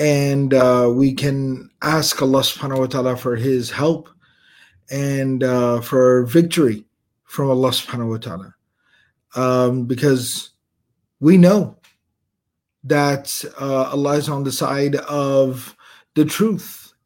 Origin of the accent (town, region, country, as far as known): Texas, United States